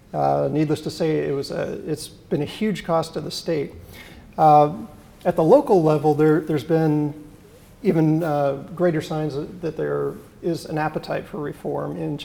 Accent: California, United States; Now, in my home state of California

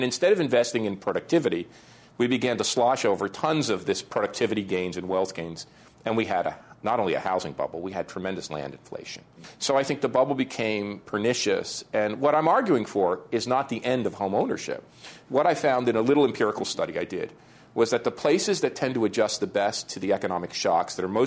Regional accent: New Jersey, United States; when I was growing up, when we were growing up in New Jersey, they were suburbs of New York.

